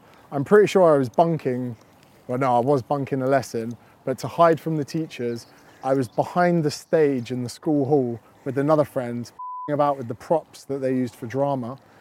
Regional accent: Windsor, South East England, United Kingdom; And I was like, Dad, we're from Windsor, why are you making me sign on the dole?

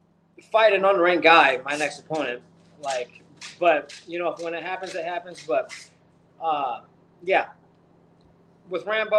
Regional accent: Philippines; born there; I was born in the Philippines.

